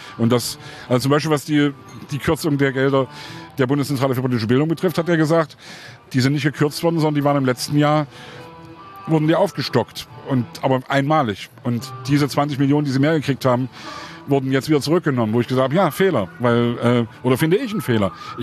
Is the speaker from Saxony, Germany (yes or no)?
yes; Leipzig, Saxony, Germany; Ich komme aus Sachsen, ich komme aus Leipzig.